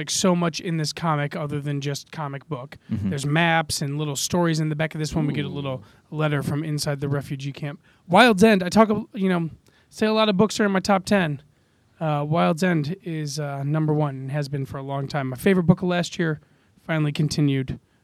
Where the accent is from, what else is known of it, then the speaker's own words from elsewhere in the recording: United States; growing up in the United States, we get a certain side of Castro in our education system.